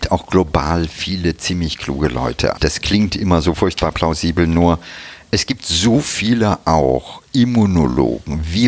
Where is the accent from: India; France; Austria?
India; weil, wie gesagt, mit meiner Kindheit in Indien etc., ne, wir sind sehr früh schon gereist